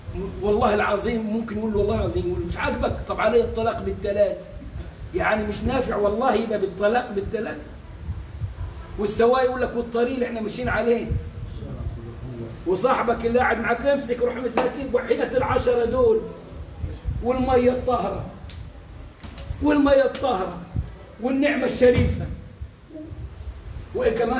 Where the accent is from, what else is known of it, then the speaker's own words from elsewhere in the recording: Egypt; بس عندهم عندنا احنا في مصر كتير قوي، واخدهم محافظة محافظة